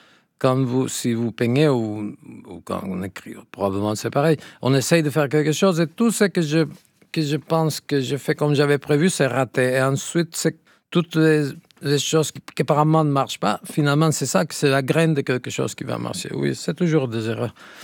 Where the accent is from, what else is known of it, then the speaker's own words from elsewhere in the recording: Catalonia, Spain; first language Catalan; French is a second language; Parce que c'est ma langue maternelle. Et si j'écrivais de poésie, probablement j'écrirais en catalan.